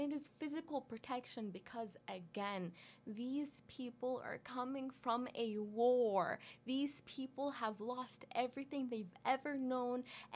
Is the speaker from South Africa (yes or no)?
no; Canada; So just please remember, I am Canadian and I have so much privilege